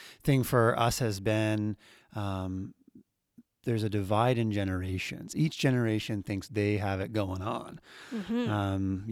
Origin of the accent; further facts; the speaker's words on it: East Coast, United States; Yeah, I just do because I'm from the East Coast.